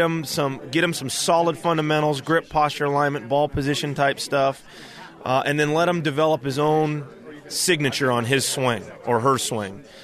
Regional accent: Northern California, California, United States; I grew up here in Northern California playing NCJGA stuff

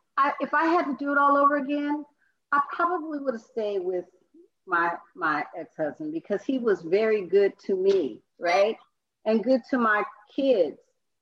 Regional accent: San Francisco, California, United States; I'm actually from San Francisco, though.

